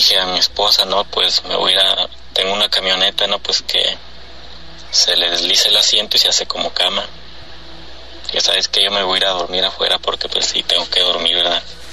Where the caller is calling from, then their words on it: San Felipe, Guanajuato, Mexico; soy de San Felipe, Guanajuato.